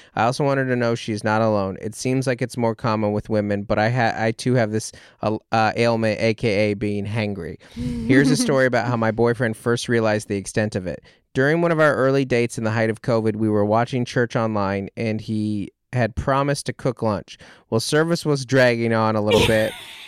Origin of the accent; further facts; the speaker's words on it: Kodiak, Alaska, United States; I got a job offer in my hometown of Kodiak, Alaska